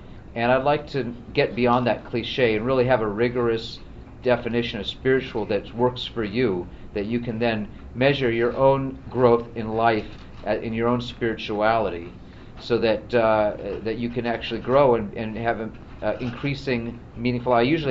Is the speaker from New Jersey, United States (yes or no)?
no; Tacoma, Washington, United States; I grew up in the West Coast in Tacoma, Washington, and I grew up pretty mainstream, not very practicing Jew.